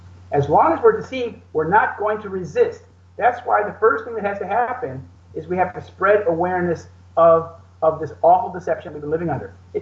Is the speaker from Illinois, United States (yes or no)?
yes; Illinois, United States; he was a congressman from my home state who had been a wrestling coach.